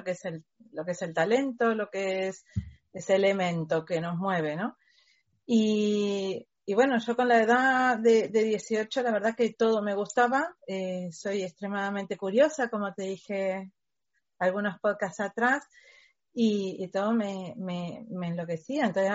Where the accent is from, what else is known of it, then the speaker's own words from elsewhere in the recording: Uruguay; now in Spain; yo soy de Uruguay, llegué aquí a España en 2002